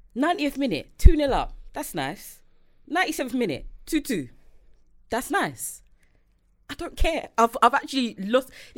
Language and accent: English; Ghana; Before anything else, I'm a Ghanaian woman.